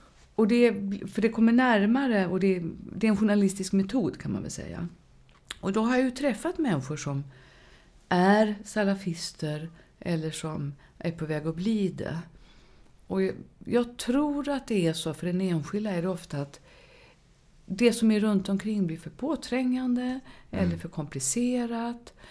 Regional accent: Sweden; Jag är en svensk muslim.

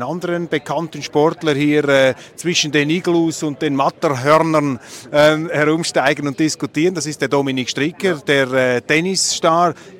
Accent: Zurich, Switzerland; man kann als Zürcher hinzufügen

